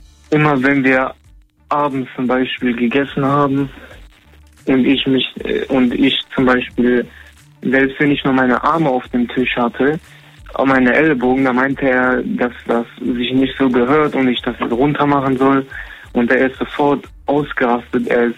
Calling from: Solingen, North Rhine-Westphalia, Germany; Also, ich wohne in Solingen.

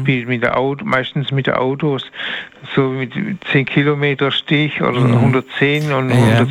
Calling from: Ditzingen, Baden-Württemberg, Germany; Hallo, ich bin eigentlich aus dem Strohgebiet. Das ist Ditzingen, Münchingen, Gerlingen, bei Stuttgart.

